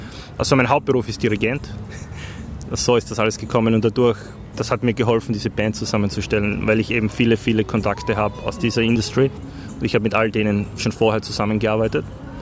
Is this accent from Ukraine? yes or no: no; Styria, Austria; Weil ich komme aus der Steiermark, da spricht man Dialekt.